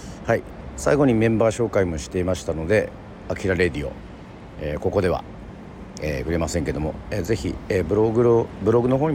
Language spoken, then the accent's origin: Japanese; Yoron, Kagoshima, Japan; まあ私は与論出身ですけど